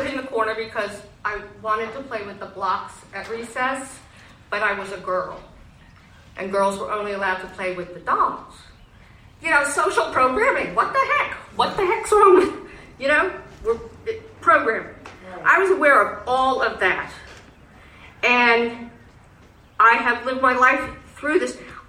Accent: New York, United States; I grew up on Long Island. I lived through busing on Long Island.

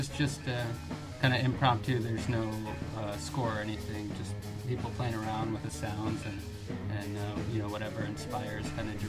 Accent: Oakland, California, United States; now in Hudson, United States; I'm from Oakland originally and went to school out there and wanted to get out of the urban environment

